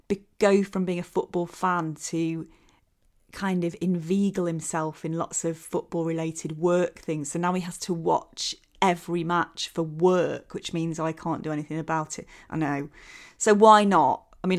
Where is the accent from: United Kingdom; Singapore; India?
United Kingdom; Matlock, East Midlands; also born or lived in Hull; now in London, United Kingdom; And I was born in Hull. And I was brought up in Derbyshire. And I've lived in London since the year 2000. But I still consider Matlock my home.